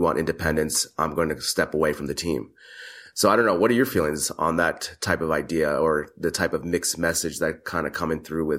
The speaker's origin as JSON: {"language": "English", "country": "United States", "said": "You know, first, I'm an American."}